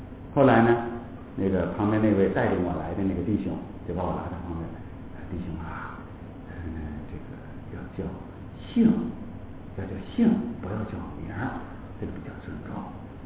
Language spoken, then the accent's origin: Chinese; China; 我们中国人呢，最没有的东西，最少的东西就是坦诚。